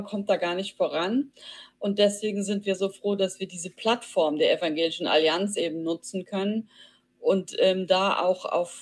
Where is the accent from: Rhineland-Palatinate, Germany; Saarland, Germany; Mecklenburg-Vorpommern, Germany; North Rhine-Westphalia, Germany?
Rhineland-Palatinate, Germany; born there; Ja, also geboren bin ich im Hunsrück.